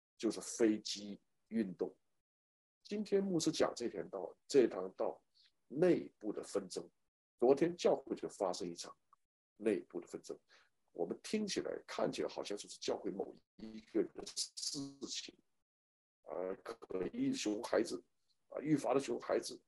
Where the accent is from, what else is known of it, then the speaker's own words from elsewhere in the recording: China; 当然我们大陆人也 本身 也有很多原因了